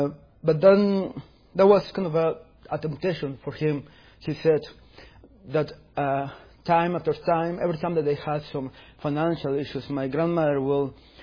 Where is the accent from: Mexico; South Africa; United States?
Mexico; I come from Mexico.